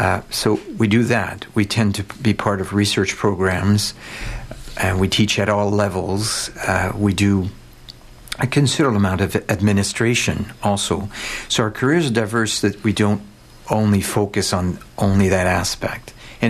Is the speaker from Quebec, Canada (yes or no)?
yes; Montreal, Quebec, Canada; I come from Montreal, and both my wife and I are perinatologists.